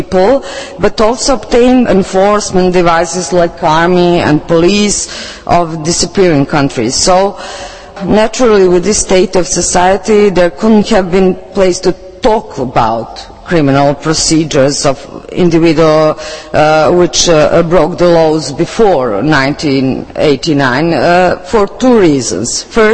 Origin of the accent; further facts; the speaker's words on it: Serbia; because I come from Serbia and I will limit myself to the situation in that former Yugoslav Republic.